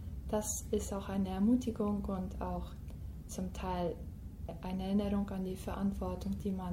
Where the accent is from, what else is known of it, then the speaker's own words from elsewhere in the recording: Brazil; German is a second language; komme ich aus Brasilien, das heißt, der Einsatz war mit sehr viel Neuem verbunden. Ich bin in der Großstadt geboren, der Stadt aufgewachsen